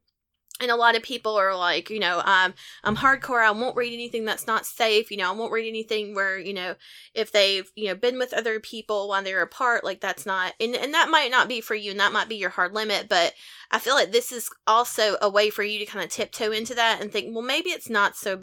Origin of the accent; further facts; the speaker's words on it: Easley, South Carolina, United States; It reminds me a lot of the town I grew up in South Carolina. So, Easley, shout out.